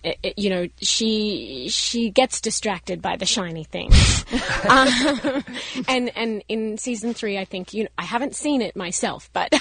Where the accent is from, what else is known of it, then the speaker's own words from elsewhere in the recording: Australia; as an outsider, obviously I come from Australia